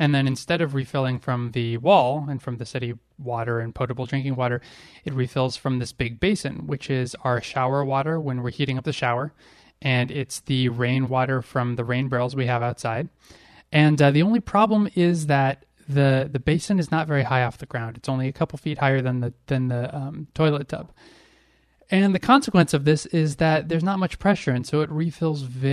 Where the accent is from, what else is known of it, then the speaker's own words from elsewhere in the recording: San Diego, California, United States; Well, I grew up in San Diego.